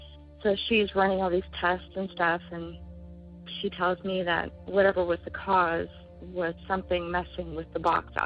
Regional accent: Kokomo, Indiana, United States; I'm from Kokomo, Indiana.

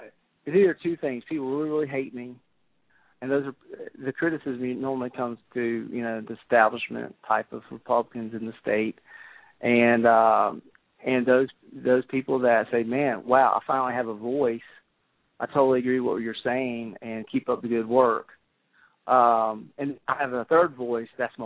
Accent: South Carolina, United States; I was raised in the Midlands of South Carolina. That's why I have this accent.

